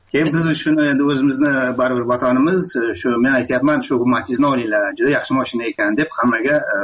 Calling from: Astana, Kazakhstan; Men Astanadan

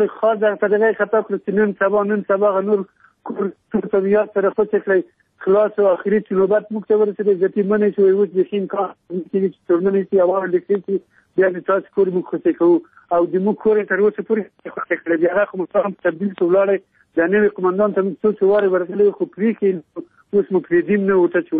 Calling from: Ghazni, Afghanistan; غزنی نه، ولسوالۍ نه، موږ مرکز یو، 2 کیلومتره له ښار لرې، مربوط دی ښار یو، خشک بالا.

